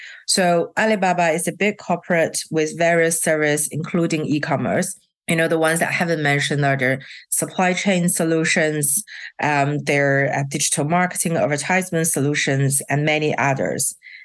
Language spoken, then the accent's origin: English; China; I'm born and raised in China